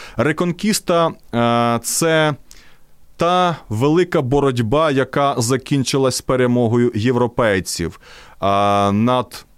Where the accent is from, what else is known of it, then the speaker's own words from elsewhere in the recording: Odesa Oblast, Ukraine; Одеська область, південь Одещини, моя рідна Бессарабія, з якої я родом